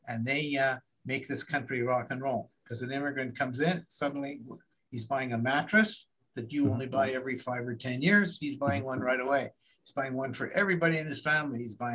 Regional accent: United Kingdom; born there; moved away; I'm an immigrant. I was born in England.

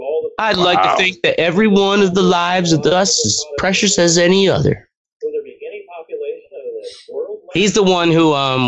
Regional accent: Wisconsin, United States; Yeah, but I grew up right across in Wisconsin, but we go to Dubuque, Iowa all the time.

